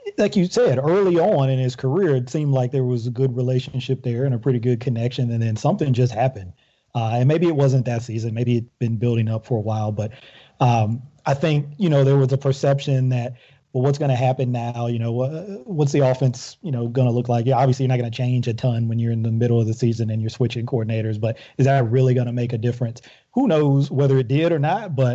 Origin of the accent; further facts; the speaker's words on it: Ohio, United States; also born or lived in Maryland; because I'm from Ohio, come from a family of Browns fans